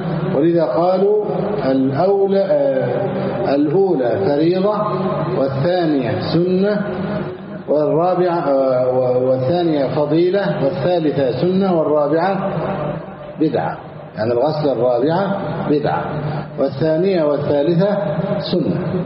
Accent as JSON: {"language": "Arabic", "country": "Egypt", "said": "أهل بلدنا مصر"}